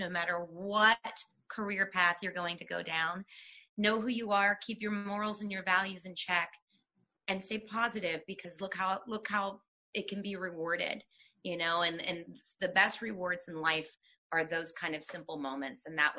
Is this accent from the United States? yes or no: yes; Pennsylvania, United States; they're from my hometown, MI. And so now I'm in a book with them.